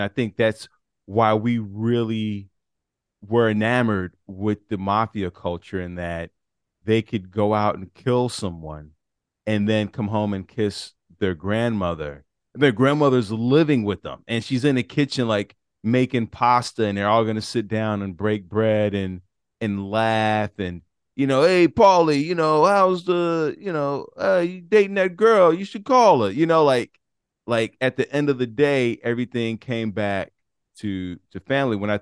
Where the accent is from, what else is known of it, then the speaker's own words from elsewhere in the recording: Chicago, Illinois, United States; You know, I'm from Chicago, so I grew up on The Godfather, Miller's Crossing